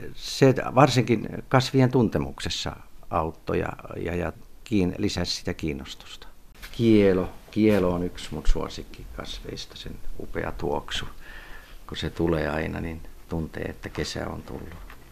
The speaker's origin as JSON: {"language": "Finnish", "town": "Punkalaidun", "region": "Pirkanmaa", "country": "Finland", "tie": "born or raised there", "said": "jotka silloin lähinnä siitä kotiseutuni ympäristöstä keräsin. Muutama on kerätty lähikunnista"}